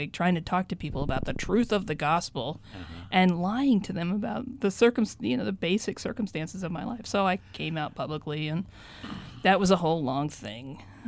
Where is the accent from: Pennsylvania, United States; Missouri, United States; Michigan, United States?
Michigan, United States; I'm from Michigan originally. I was baptized Methodist.